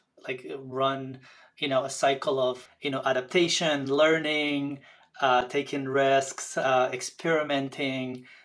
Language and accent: English; North Macedonia; English is a second language; moved away as an adult; I was born and grew up in a small, tiny country in the south of Europe called Macedonia. I was there until the end of my high school years.